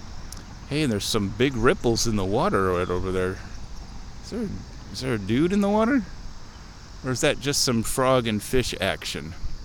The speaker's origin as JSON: {"language": "English", "region": "Nebraska", "country": "United States", "said": "I am not an American. I'm a Nebraskan."}